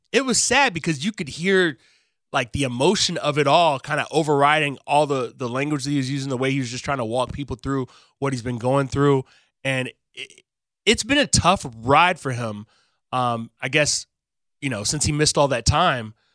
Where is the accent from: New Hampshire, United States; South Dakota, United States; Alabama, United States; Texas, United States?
Alabama, United States; Huntsville; also born or lived in Birmingham, Alabama; So I grew up. I was born in Birmingham, Alabama. Lived there for 10 years till I moved to Huntsville.